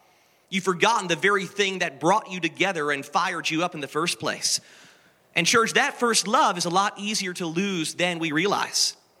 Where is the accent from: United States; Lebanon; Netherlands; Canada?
Canada; And as a Canadian, I was in deep mourning.